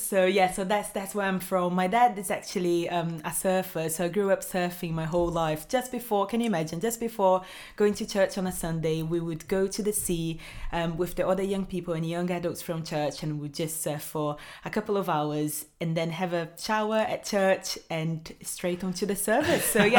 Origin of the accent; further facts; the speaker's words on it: Rio de Janeiro, Brazil; And yeah, I grew up in Brazil